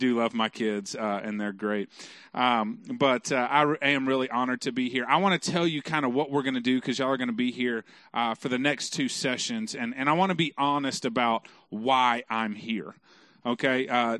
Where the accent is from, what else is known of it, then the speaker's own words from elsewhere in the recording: Dallas, Texas, United States; I grew up in Dallas and kind of on the wrong side of Dallas.